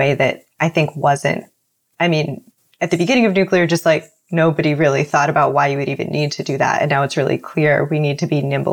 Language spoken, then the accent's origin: English; Pennsylvania, United States; moved away as an adult; also born or lived in Midwest; now in Bay Area, United States; I grew up in Pennsylvania, went to school in the Midwest, did not in any way consider myself associated with innovation or startups. And I moved to the Bay Area